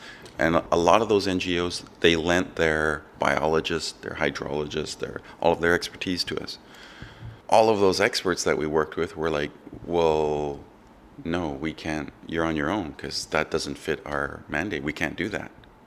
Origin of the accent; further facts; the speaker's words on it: Waskaganish, Quebec, Canada; also born or lived in Wiminji; I was born in Wiminji, but my mother's from Waskaganish. And so when my mother moved back to Waskaganish when I was about 5 or 6